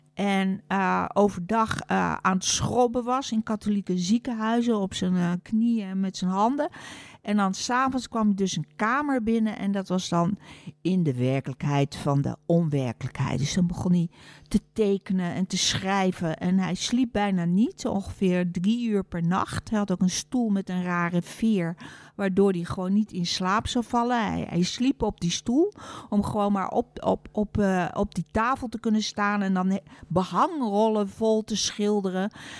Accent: Utrecht, Netherlands; born or raised there; also born or lived in Rotterdam

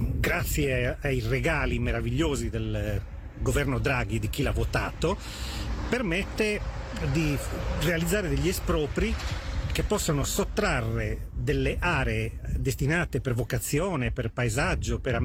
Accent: Sardinia, Italy; da sardo, da cittadino che ama la sua terra. Io non posso accettare che la mia patria sia soggetta a questo pericolo estremo.

